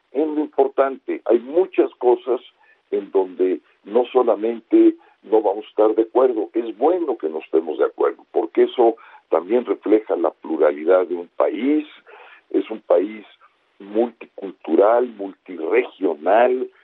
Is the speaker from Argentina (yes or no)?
no; Mexico; los que habitamos en la Ciudad de México, pues que somos mexicanos